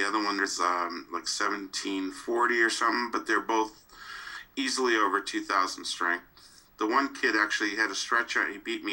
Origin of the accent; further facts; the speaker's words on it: Brockton, Massachusetts, United States; born there; I was born in Brockton, Massachusetts, and it's a kind of a middle class town, a tough town.